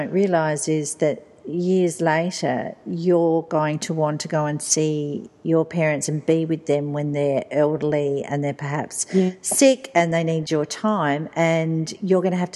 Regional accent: Australia; I get so much of who I am from the fact that I'm Australian

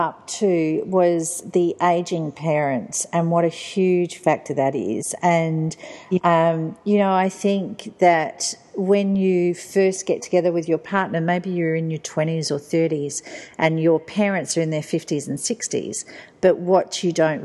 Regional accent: Australia; I get so much of who I am from the fact that I'm Australian

